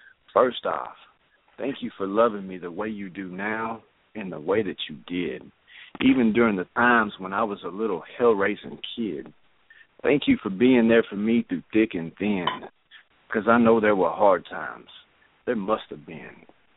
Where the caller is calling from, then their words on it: Arkansas, United States; Way down here in Arkansas.